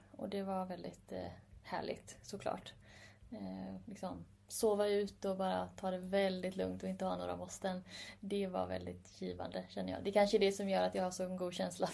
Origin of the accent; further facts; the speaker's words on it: Sweden; och så föddes jag här. Och har liksom, även om jag är född här och levt i Sverige liksom hela mitt liv, så har det fortfarande varit ett, jag har just med mig en annan kultur hemifrån.